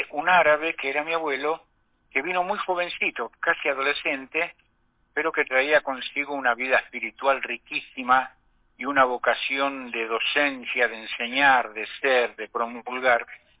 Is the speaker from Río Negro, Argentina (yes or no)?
no; Buenos Aires, Argentina; Soy argentino, porteño, hijo de una tucumana y de un porteño. Nací en el año 1958 y soy nieto de una italiana proveniente de Génova y de un árabe sirio proveniente de las montañas de una ciudad llamada Musiaf